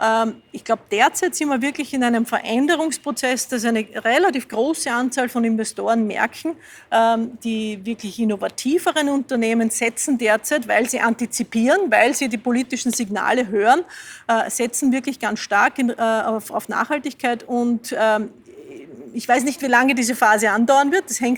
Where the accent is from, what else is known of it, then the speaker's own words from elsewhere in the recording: Lower Austria, Austria; now in Vienna, Austria; ich fahre in Wien überall mit dem Fahrrad. Ich komme ursprünglich aus dem Waldviertel, dort wäre es ein bisschen schwerer. Ich bin in die Schule gegangen, die war 25 Kilometer entfernt